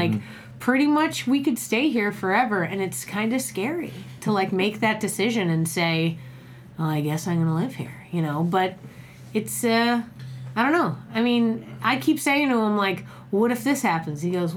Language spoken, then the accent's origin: English; Boston, Massachusetts, United States; moved away as an adult; now in Austin, United States; Because when I lived in Boston, Massachusetts, I lived there from, you know, 0 to 18.